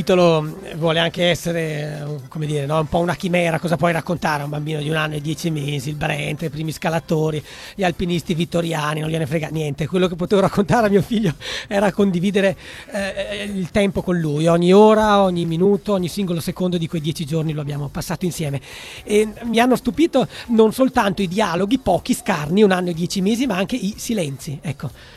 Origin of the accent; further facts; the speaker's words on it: Trentino-Alto Adige, Italy; credo tanti come me, nati e cresciuti in Trentino o nelle Alpi.